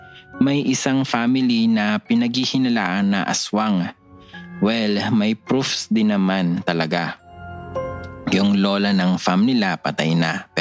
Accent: Manila, Metro Manila, Philippines; Sa Manila ako lumaki. Pero our family always find time to go back to my dad's hometown, which is Antique.

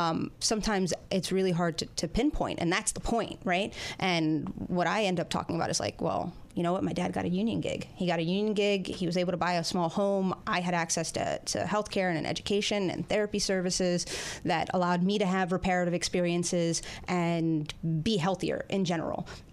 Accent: Queens, New York, United States; I grew up in Queens. I grew up in South Richmond Hill, Queens.

